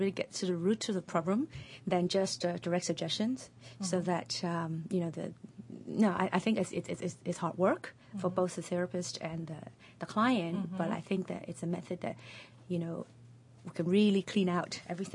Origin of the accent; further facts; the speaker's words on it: Los Angeles, California, United States; now in Singapore; I live in Singapore now, and I grew up in Los Angeles.